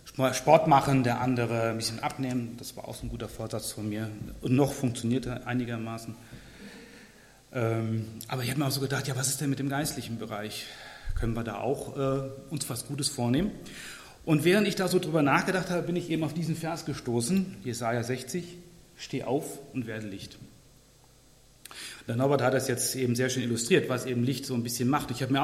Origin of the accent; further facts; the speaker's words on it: Burg, Germany; Ich bin aus Burg, 46 Jahre alt